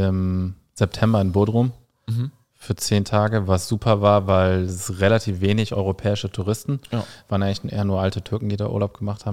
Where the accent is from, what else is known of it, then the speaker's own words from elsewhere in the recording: Germany; Ich glaube, ich als Deutscher bin da noch safer